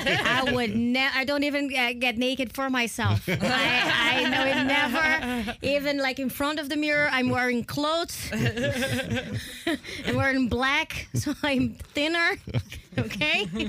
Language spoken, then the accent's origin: English; Brazil; I'm from Brazil.